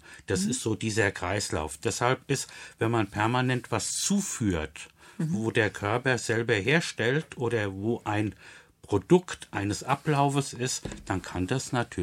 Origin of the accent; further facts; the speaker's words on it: Wiesbaden, Hesse, Germany; ich komme aus Wiesbaden, so ist es geblieben wie die letzten Male auch.